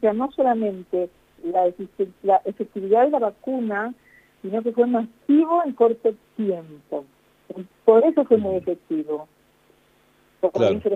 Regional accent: Argentina; moved away as an adult; fuimos toda la familia a la Argentina y les mostré la casa donde yo nací, la casa que dejamos

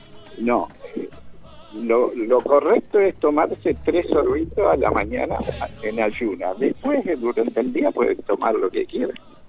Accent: Corrientes, Argentina; Sí, soy correntino, así que es mi tradición.

